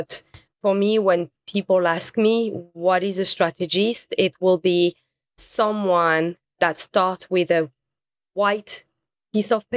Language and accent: English; Lyon, Auvergne-Rhône-Alpes, France; now in New York, United States; I'm originally from Lyon, third largest city in France.